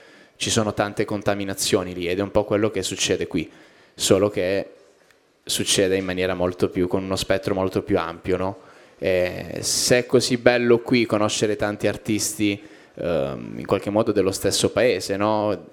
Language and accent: Italian; Bari, Apulia, Italy; Poi siamo entrambi di Bari, ci siamo frequentati